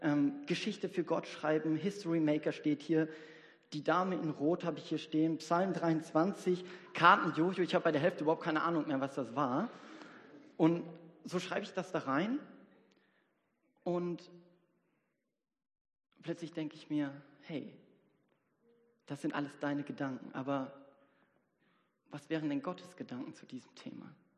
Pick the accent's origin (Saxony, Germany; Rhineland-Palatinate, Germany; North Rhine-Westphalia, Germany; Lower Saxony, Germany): North Rhine-Westphalia, Germany; Ich komme aus dem Hochsauerland. Ich lebe in einer sehr ländlichen Gegend.